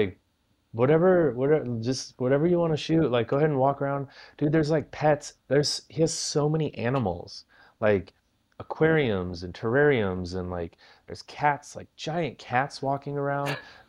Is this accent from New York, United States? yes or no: no; Iowa, United States; Like, I grew up in Iowa.